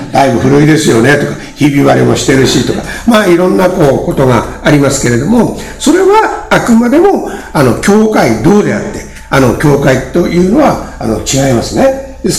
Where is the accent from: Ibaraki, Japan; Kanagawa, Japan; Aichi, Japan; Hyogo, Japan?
Ibaraki, Japan; 私のふるさとの茨城県には